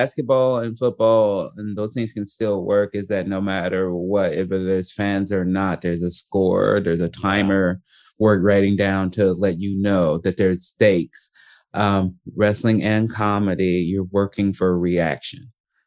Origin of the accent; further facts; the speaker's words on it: Chicago, Illinois, United States; growing up in Chicago, nice, in the middle of everything